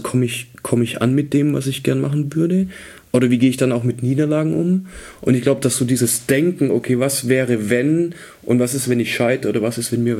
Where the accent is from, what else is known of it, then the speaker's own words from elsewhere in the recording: Baden-Württemberg, Germany; Ja, ich komme ja aus dem Schwabenland, jetzt machst du halt was, schaffst was.